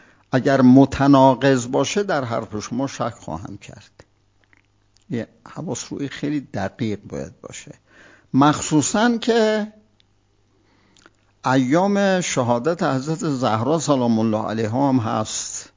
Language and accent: Persian; South Khorasan, Iran; چون ما ایرانیم، ایران انقلابی،